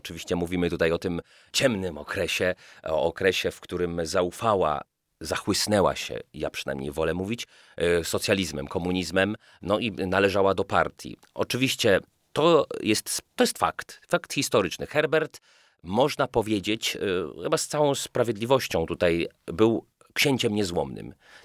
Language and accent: Polish; Ostrów Wielkopolski, Greater Poland Voivodeship, Poland; born there; bo ja w Ostrowie Wielkopolskim się urodziłem, a parafia moja to parafia Świętej Rodziny.